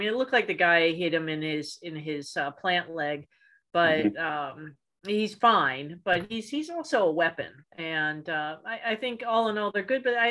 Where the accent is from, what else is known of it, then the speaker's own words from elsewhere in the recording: Cincinnati, Ohio, United States; I grew up in Cincinnati, so I love the Michigan Ohio State game since I was a little kid.